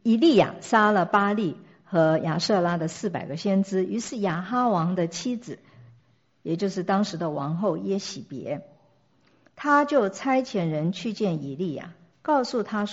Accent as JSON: {"language": "Chinese", "country": "China", "said": "我们从中国来的"}